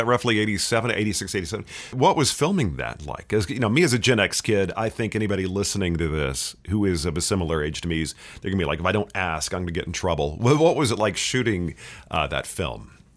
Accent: Dallas, Texas, United States; I grew up in Dallas, where you have American Airlines based there.

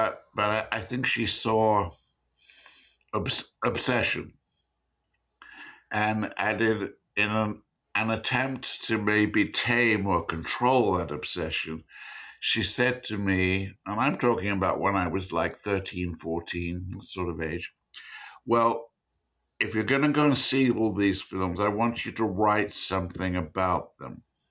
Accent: England, United Kingdom; I was born in England. I'm English and American.

